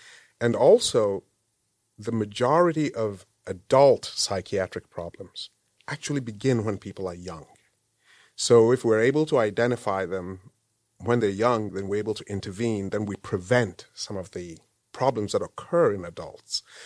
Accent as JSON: {"language": "English", "country": "Ghana", "tie": "born or raised there", "also_born_or_lived": "Zambia / Lesotho / Kenya / Canada", "moved": "as an adult", "said": "I grew up in Africa largely. I was born in Ghana, but I grew up in Ghana some, Zambia, Lesotho, and Kenya. And I went back to medical school in Ghana."}